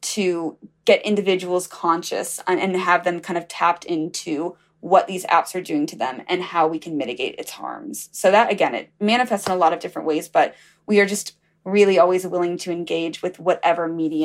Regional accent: Alabama, United States; I'm gonna be so lucky to get to Mississippi. I'm from Alabama.

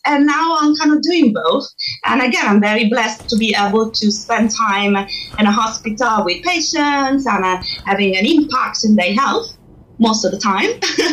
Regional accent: Italy; English is a second language; moved away as an adult; now in London, United Kingdom; I'm originally from Italy, but I've been living and performing and working in a hospital in London for many years now. So I'm adopted British by now.

